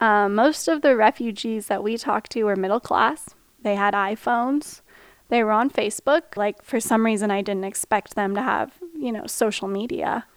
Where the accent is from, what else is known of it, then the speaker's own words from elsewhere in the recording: Bozeman, Montana, United States; And I'm from Bozeman. I went to a fairly conservative high school there.